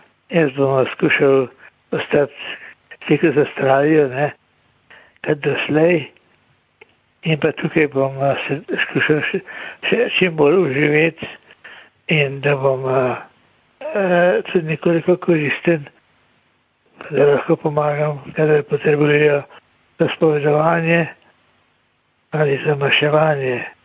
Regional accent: Ljubljana, Central Slovenia, Slovenia; ki sem doma iz Šiške

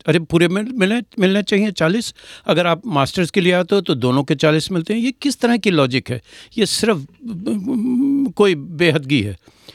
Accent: Varanasi, Uttar Pradesh, India; born there; मेरी पैदाइश है बनारस में

